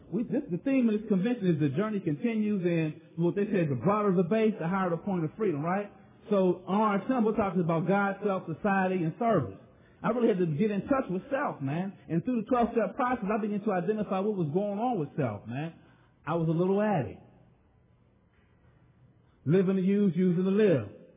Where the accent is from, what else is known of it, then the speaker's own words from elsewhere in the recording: Pittsburgh, Pennsylvania, United States; I'm from Homewood, and that's one of the roughest parts in Pittsburgh.